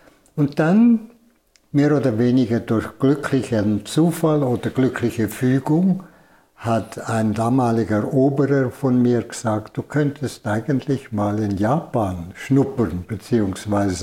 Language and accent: German; Valais, Switzerland; Als Walliser, das war nicht ganz ungewohnt. Wallis ist ein sehr katholisches Stammland für spirituelle, religiöse Berufe oder Berufungen.